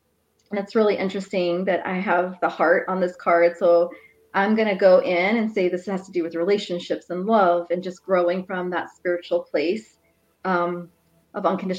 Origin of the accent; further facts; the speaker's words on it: Texas, United States; Oh, hey, Courtney. I'm from Texas too.